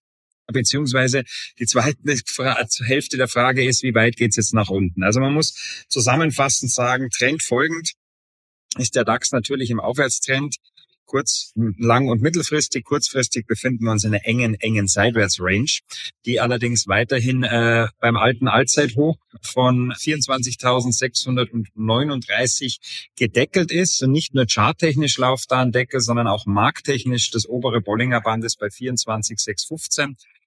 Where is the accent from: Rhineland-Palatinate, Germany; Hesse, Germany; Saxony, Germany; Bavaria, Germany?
Bavaria, Germany; Als Bayer sagt man lieber weiß-blau.